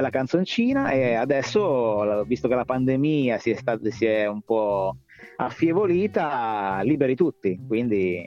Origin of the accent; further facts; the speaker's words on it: Genoa, Liguria, Italy; now in Savona, Italy; sono originario di Genova, ma vivo da ormai 10 anni a Savona, che è sempre in Liguria, al mare